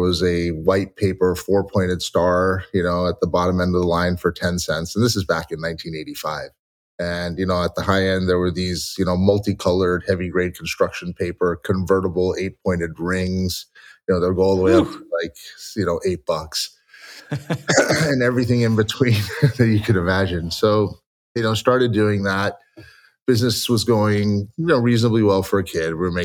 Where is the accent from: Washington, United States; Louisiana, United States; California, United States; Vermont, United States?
California, United States; Los Angeles; You know, I grew up in Los Angeles and went to Berkeley, did electrical engineering and computer science